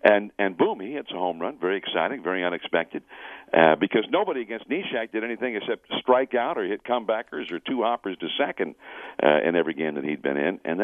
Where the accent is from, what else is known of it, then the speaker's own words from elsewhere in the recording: California, United States; I grew up in the Bay Area, a Giants fan